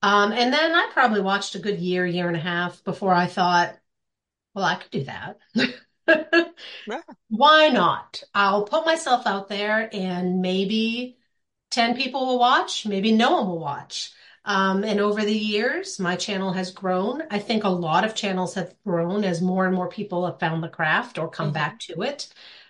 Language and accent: English; West Gardiner, Maine, United States; I am originally from Maine. I grew up in West Gardner from a very crafty family.